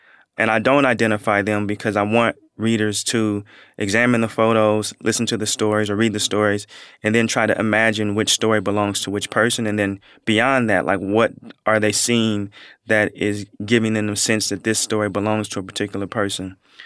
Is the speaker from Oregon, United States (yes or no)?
yes; Portland, Oregon, United States; when I tell people I'm from Portland, Oregon, they say, oh my God, like, I didn't even know Black people live there.